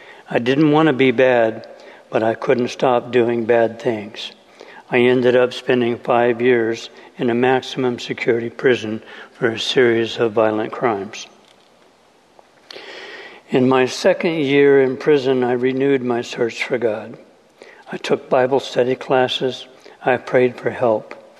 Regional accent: Oregon, United States; also born or lived in Midwest; We came to Oregon from the Midwest in 1948. My dad couldn't keep work, so we moved a lot.

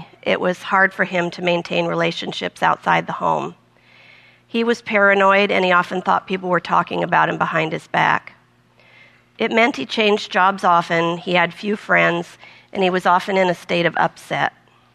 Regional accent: Portland, United States; I was born here in Portland. I grew up near the airport, and I lived in the same house until I left home at 18.

